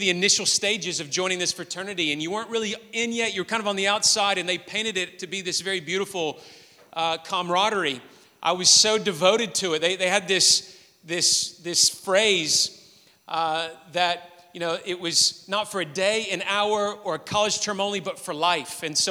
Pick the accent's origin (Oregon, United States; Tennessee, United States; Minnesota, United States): Tennessee, United States; Memphis; I was at the University of Memphis, where I in the city I grew up in Tennessee, in the United States.